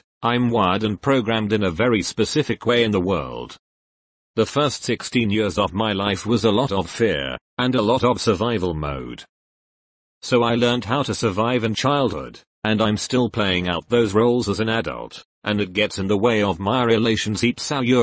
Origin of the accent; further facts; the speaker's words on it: United States; As an American who was raised Christian, turned my back on that, and found this new path.